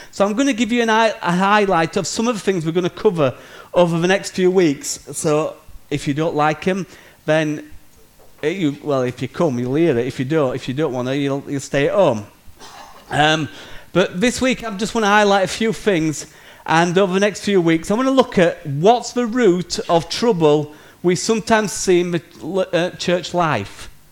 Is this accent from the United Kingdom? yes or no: yes; United Kingdom; As long as I'm proud of being British.